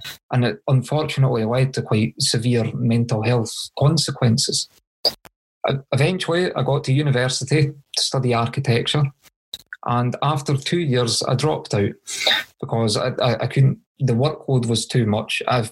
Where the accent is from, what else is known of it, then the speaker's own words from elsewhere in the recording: Scotland, United Kingdom; the hospital in my hometown couldn't deal with it. It was too severe. So they put me in an ambulance and took me to Glasgow, which is also in Scotland.